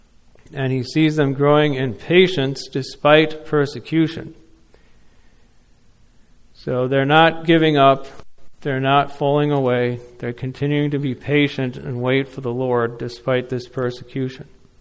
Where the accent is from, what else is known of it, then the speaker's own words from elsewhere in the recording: Kenya; growing up in Africa, it makes a lot more sense to me. Like the country of Kenya that I grew up in has 48 different tribes of people.